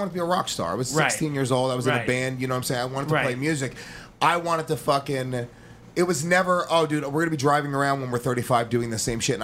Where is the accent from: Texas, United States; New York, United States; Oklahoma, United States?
New York, United States; Every time I'm in my hometown, where I go to the parking lots we used to hang out to, if I fucking drive through like my old neighborhood